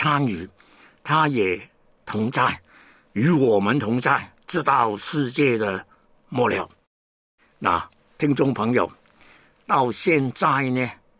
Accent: Hong Kong; 整个香港呢，我是香港人啊，都是很贫穷的

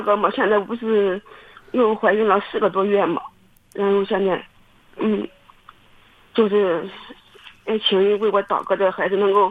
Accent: Henan, China; 然后我是河南的

